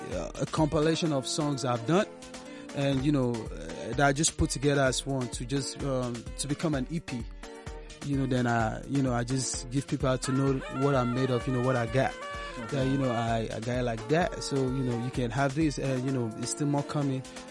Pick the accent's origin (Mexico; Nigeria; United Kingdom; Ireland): Nigeria; also born or lived in Washington, D.C., United States; I spent most of my life in Nigeria